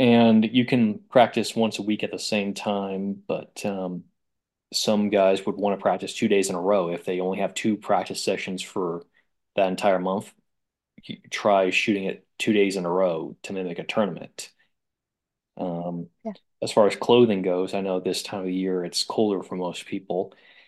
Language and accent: English; Iowa, United States; moved away as an adult; now in Utah, United States; I grew up in Iowa till age 20